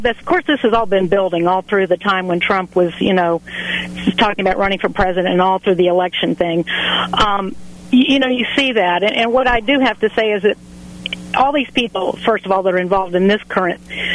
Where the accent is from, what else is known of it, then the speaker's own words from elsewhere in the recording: Atlanta, Georgia, United States; I'm originally from Atlanta, but I went to school up here at Eastern.